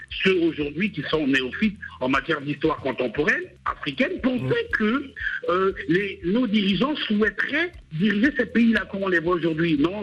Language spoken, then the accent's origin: French; Côte d’Ivoire; généralement, chez nous, en Côte d'Ivoire, on l'appelle le grand frère le père.